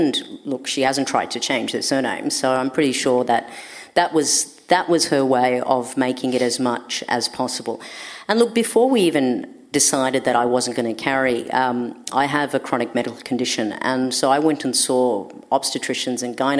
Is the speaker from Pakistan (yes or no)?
yes; Pakistan; for me, I'm Pakistani